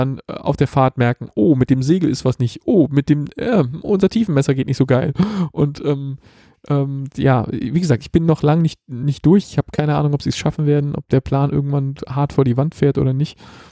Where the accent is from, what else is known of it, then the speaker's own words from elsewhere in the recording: Berlin, Germany; Also irgendwie kommt er aus der Gegend. Meine alte Heimat, da ist auch der entsprechende Dialekt am Start.